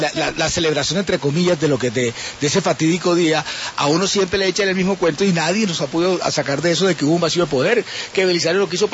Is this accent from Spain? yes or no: no; Colombia; como colombiano, que en esa época estaba adolescente